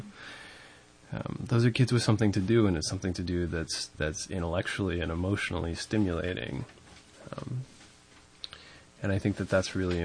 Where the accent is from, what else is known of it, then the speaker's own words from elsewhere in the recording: Laytonville, California, United States; I grew up in Laytonville, and when I was growing up there, there was, in many ways, a lack of resources for kids to get involved with activities that didn't involve alcohol and drugs.